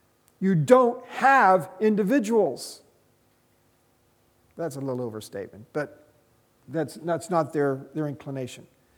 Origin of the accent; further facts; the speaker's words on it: United States; I'm from America.